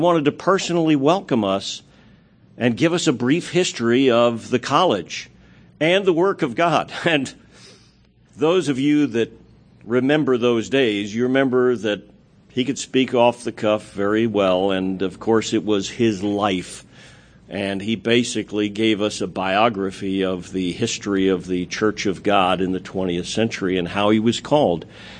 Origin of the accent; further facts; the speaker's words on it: Maryland, United States; my second year of junior college in Frederick, Maryland, which is about a 15-minute drive from my hometown.